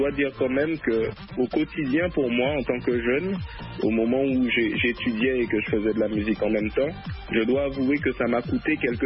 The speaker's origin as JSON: {"language": "French", "region": "Guadeloupe", "country": "France", "also_born_or_lived": "Montpellier", "moved": "as an adult", "said": "ma carrière solo a débuté lorsque j'ai quitté la Guadeloupe pour aller faire mes études en France, puisque à l'âge de 20 ans, je suis parti pour mes études à Montpellier."}